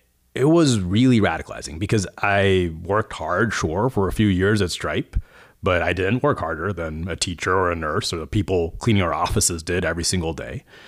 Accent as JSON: {"language": "English", "region": "Texas", "country": "United States", "tie": "born or raised there", "said": "I didn't come from money, you know, and I grew up middle class in Texas, but my parents actually grew up quite poor in India."}